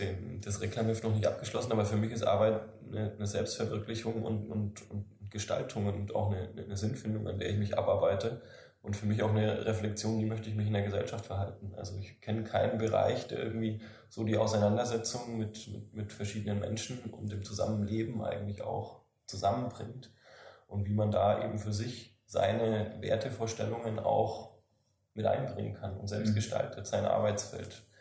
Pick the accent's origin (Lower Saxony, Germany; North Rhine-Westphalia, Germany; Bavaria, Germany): Bavaria, Germany; Bamberg; Ja, also ich komme ursprünglich aus Bamberg, aus dem Landkreis Bamberg, auch vom kleinen Dorf, und bin ziemlich naturverbunden.